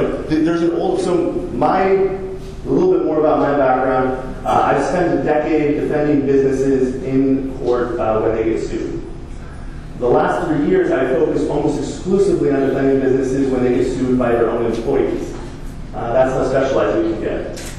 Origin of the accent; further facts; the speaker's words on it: Oregon, United States; As Anthony said … I'm from Oregon.